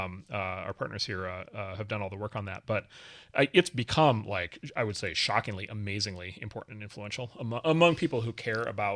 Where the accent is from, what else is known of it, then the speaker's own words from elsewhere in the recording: Midwest, United States; I grew up in the rural Midwest. I grew up in Trump country.